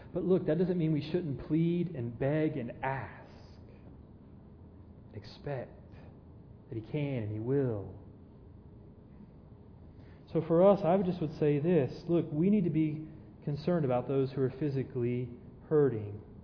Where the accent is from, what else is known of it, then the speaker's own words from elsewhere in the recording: Southern United States, United States; accent: southern; can you hear my southern accent?